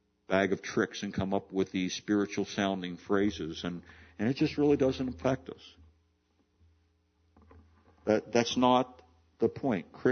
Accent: Maryland, United States; took place in my hometown area back in Western Maryland years ago.

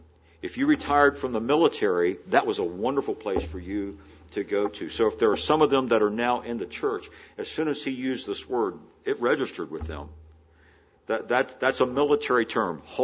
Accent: United States; as an American

